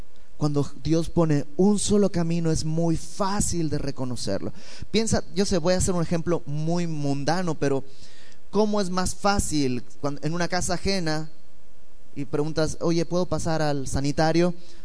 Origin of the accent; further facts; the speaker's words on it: Bolivia; moved away as an adult; now in Mexico; yo no soy de México, soy boliviano. Llegué a México hace 15 años por 6 meses y también me fui quedando.